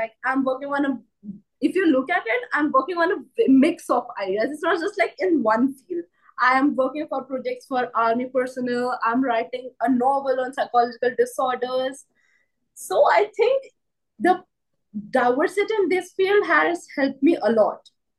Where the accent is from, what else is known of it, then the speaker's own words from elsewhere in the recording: India; like in my hometown, we have do not have like any such big community. I do not come from a big town in India. I come from a very small town.